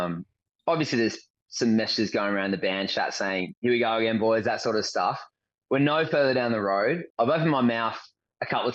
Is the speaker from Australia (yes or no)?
yes; Tasmania, Australia; I'm from Tasmania.